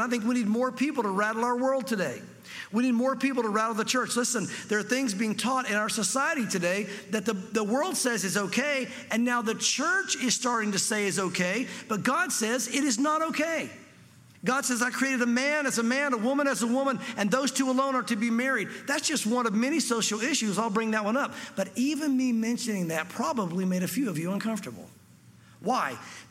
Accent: the South, United States

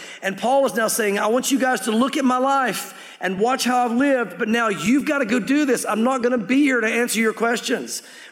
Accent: Tennessee, United States; also born or lived in Santa Fe; And I'm from Tennessee, but I lived out west for about 7 years in Santa Fe.

